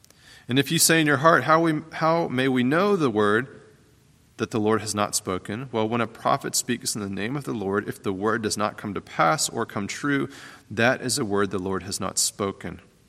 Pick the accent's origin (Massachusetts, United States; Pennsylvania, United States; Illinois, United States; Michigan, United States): Pennsylvania, United States; Pittsburgh; You know, growing up in Pittsburgh, the Steelers were on the radio, and they had this great local broadcast team, a very Pittsburgh-esque team